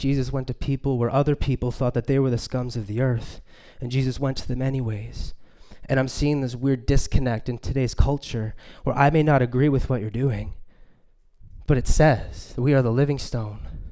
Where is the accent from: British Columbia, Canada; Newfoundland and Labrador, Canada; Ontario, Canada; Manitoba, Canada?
Manitoba, Canada; Winnipeg; I'm from Winnipeg